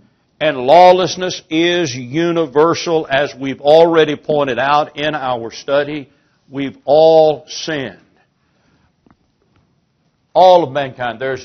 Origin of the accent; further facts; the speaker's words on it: Appalachia, United States; But I moved off to the city, went to school. I learned better. I'm no longer considered a hillbilly. I'm Appalachian American.